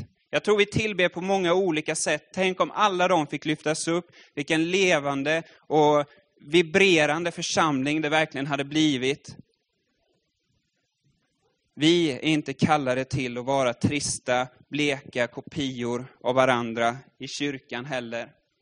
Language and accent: Swedish; Furusjö, Jönköping County, Sweden; Första gången jag skulle predika hemma i Furusjö